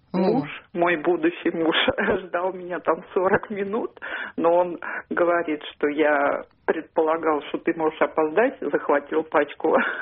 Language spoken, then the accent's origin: Russian; Moscow, Russia; я из Москвы.